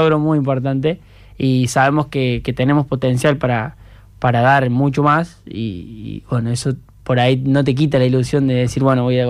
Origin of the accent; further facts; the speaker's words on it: La Cumbre, Córdoba, Argentina; la gente del pueblo, mi pueblo, La Cumbre, tiene 10.000 habitantes, es pequeño